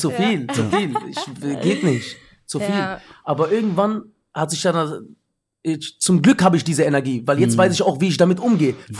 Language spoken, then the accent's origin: German; Herne, North Rhine-Westphalia, Germany; Ich bin in Herne aufgewachsen.